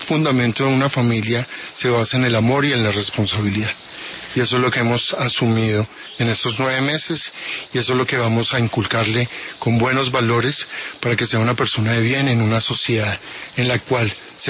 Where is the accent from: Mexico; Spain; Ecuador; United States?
United States; born there; Yo soy ciudadano americano, yo nací en Estados Unidos